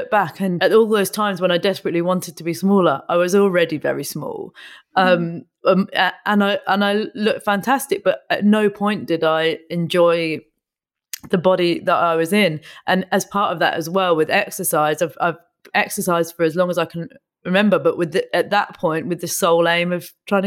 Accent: South East England, United Kingdom; I grew up in Buckinghamshire. So I guess we had the kind of in between the two. I grew up in a small village

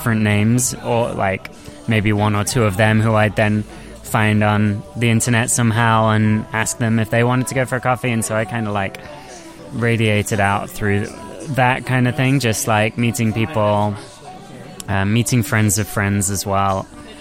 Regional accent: Nottingham, East Midlands, United Kingdom; what I guess I grew up with in Nottingham

